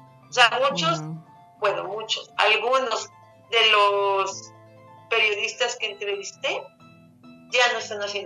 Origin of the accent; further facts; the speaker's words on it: Poza Rica, Veracruz, Mexico; Hace años tuve una función en mi tierra, en Poza Rica